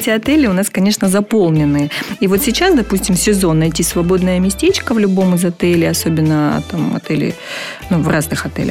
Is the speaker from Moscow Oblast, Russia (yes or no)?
no; Novocherkassk, Rostov Oblast, Russia; Новочеркасск, это мой любимый город, потому что я из Новочеркасска. Я считаю, лучший город на земле со своей культурой